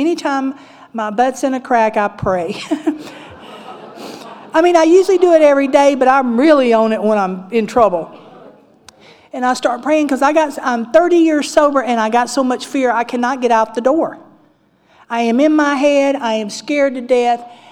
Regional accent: Georgia, United States; also born or lived in New Mexico; when Wendell retired, we wanted to come back to the water, to Georgia. He was raised in Florida. I was raised in Georgia.

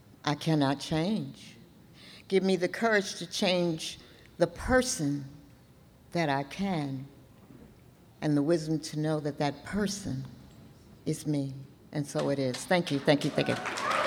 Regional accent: Atlanta, Georgia, United States; also born or lived in Los Angeles; I'm out here from Atlanta, Georgia, by way of Los Angeles, California.

